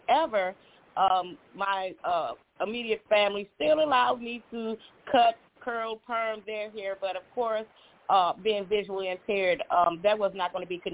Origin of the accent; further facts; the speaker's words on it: Washington, District of Columbia, United States; So, yes, so I'm born here. I have several siblings. I have four sisters, two brothers. And growing up in Washington, D.C. was something.